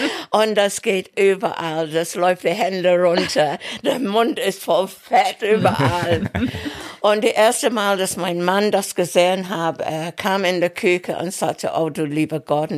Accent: Sheffield, Yorkshire and the Humber, United Kingdom; German is a second language; moved away as an adult; now in Germany; Ich komme aus Sheffield, aus Yorkshire.

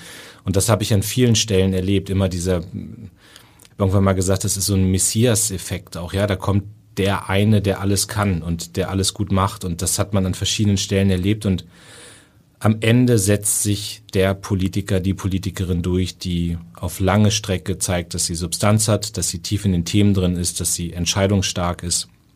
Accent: Northern Germany, Germany; ich bin auch Norddeutscher, mir liegt dieses, keine emotionalen Ausbrüche, vielleicht auch nur das Nötigste sagen, das liegt mir sehr nah.

